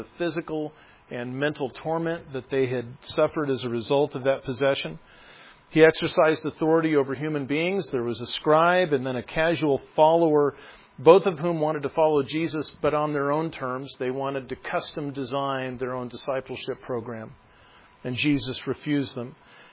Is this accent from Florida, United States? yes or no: no; Norfolk, Nebraska, United States; And see, if I meet somebody from Omaha, I'll tell them that I'm from Norfolk, and they'll know where that is.